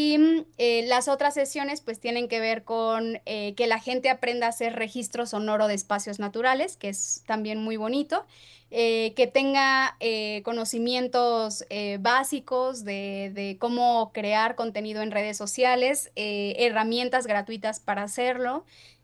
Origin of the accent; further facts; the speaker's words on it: Tlaxcala, Mexico; yo les decía que soy del lado de Tlaxcala, justamente de algunas de las comunidades de donde sabemos hacen descargas residuales a la laguna